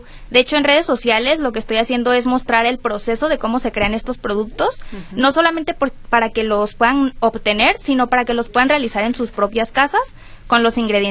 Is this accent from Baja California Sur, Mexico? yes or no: no; Jalisco, Mexico; Sí, soy de Jalisco, orgullosamente.